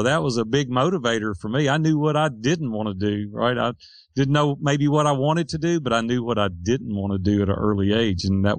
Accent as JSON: {"language": "English", "town": "Nashville", "region": "Tennessee", "country": "United States", "tie": "born or raised there", "said": "Nashville, Tennessee."}